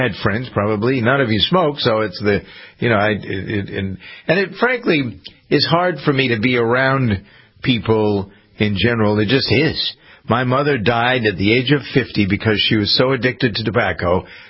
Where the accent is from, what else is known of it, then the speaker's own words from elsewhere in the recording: New England, United States; accent: New England; I was a sophomore, and I was trying to get rid of my New England accent.